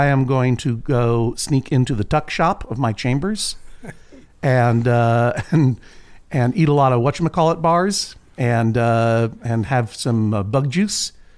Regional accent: Boston, Massachusetts, United States; our triumphant return to my hometown, sort of Boston, Massachusetts, at the Wilbur Theater

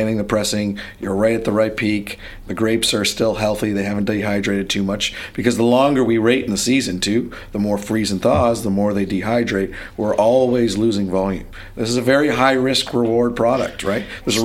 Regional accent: Canada; Sorry about being Canadian

